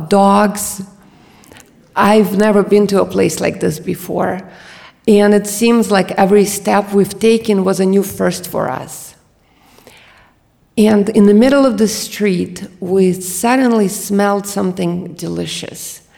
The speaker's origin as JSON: {"language": "English", "country": "Ukraine", "accent": "Eastern European", "said": "upon hearing my Eastern European accent, kids would ask me where I was from. And as Ukraine was still part of USSR, not easily recognizable geographically, I would just say that I'm Russian."}